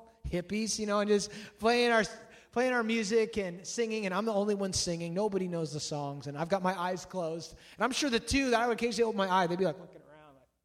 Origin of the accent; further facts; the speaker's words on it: Santa Ana, California, United States; And I grew up in Santa Ana, so I know what these guys look like, you know.